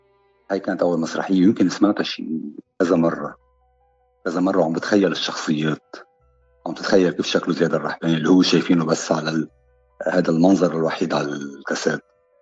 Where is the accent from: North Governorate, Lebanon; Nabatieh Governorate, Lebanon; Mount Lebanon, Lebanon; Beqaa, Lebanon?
Nabatieh Governorate, Lebanon; كنا بعضنا أطفال. خبرتك قبل ضيعتنا بجنوب حد مدينة النبطية